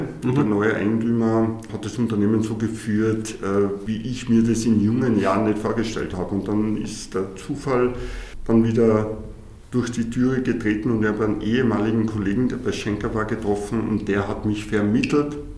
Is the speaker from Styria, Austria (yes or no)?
no; Salzburg, Austria; Ich bin gelernter Spediteur, bin aus Salzburg